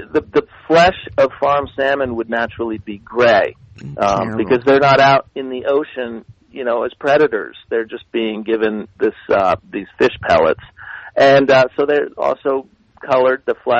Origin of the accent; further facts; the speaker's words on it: New England, United States; and I'm from New England originally, and I grew up, you know, not that far from the Connecticut River